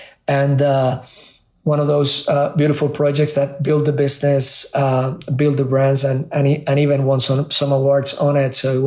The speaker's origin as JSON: {"language": "English", "country": "Puerto Rico", "tie": "born or raised there", "also_born_or_lived": "Spain", "said": "Whether it was in Spain where I grew up or in Puerto Rico"}